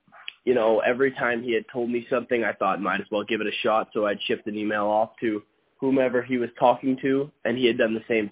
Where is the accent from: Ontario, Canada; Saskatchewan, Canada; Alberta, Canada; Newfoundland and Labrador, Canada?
Saskatchewan, Canada; Waskesiu; Well, I grew up in Waskasee playing golf